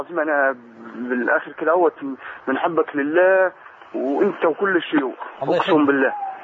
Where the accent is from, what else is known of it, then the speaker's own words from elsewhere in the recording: Egypt; now in Libya; أنا مصري وقاعد في ليبيا